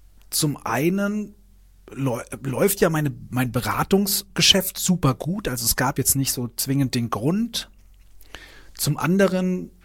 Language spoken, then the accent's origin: German; Bavaria, Germany; born there; accent: rolled R; Ich komme ja ursprünglich, also ich bin geboren in Unterfranken und da hat man so ein rollendes R. Und das ist ja, ich mochte das nie, aber das hatte ich. Ich hatte wenig Dialekt, aber so ein rollendes R.